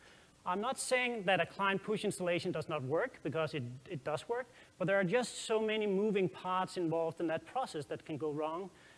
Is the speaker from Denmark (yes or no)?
yes; Denmark; English is a second language; If you think my accent is funny, then just wait till you hear the Dutch guys later. I'm from Denmark, the happiest nation on the planet, if you didn't know that.